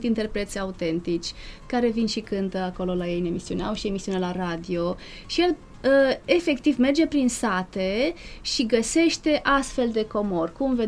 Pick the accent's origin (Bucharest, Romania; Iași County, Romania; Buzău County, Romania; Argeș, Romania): Bucharest, Romania; eu sunt din București.